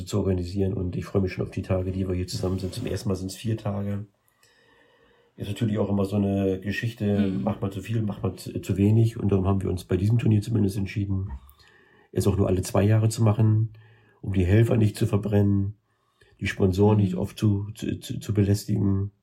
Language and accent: German; Eistrup, Germany; Und ich selber bin jetzt 58 und ich bin aus dem Ort nicht rausgekommen. Ich sage immer, ich bin Landei, aber hier fühle ich mich wohl. … ist durchaus ein Begriff in der einen oder anderen Ecke hier in Eistrup.